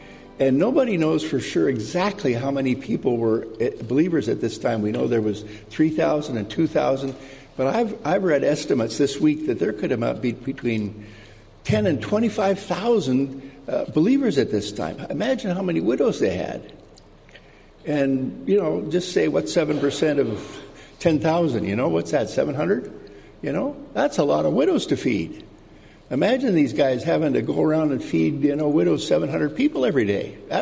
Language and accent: English; Alberta, Canada; And I'm from Alberta.